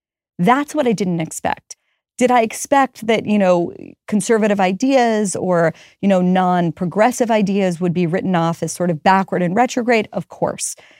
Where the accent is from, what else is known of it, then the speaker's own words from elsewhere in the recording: Pittsburgh, Pennsylvania, United States; Because I'm from Pittsburgh, and my mom at that time had a flooring business that took her to, you know, driving an hour, 2 hours outside of Pittsburgh